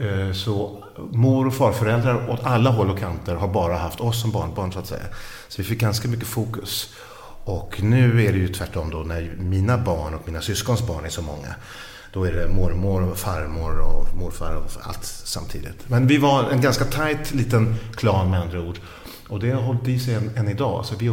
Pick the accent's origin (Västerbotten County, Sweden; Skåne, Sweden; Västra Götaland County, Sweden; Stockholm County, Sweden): Stockholm County, Sweden; Solna; jag är född i Stockholm då. Uppvuxen i Solna, men Allmänna BB låg i ett hus som ligger bredvid bakom Östermalms IP, eller mellan Östermalms IP och Stockholms stadion.